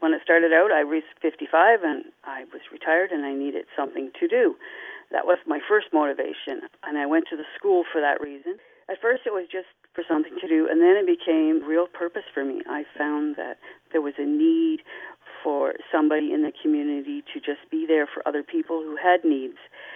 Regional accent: White Lake, Ontario, Canada; I grew up in White Lake. When I married my husband 43 years ago, I moved to Erin Pryor, and so I've called Erin Pryor home for all that time.

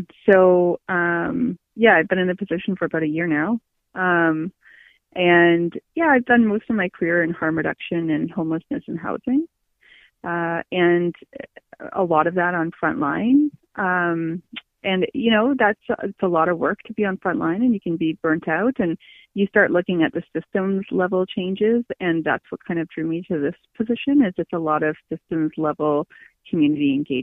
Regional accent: Cobourg, Ontario, Canada; moved away; I grew up in Cobourg, so all my family's here. When I moved to the Yukon

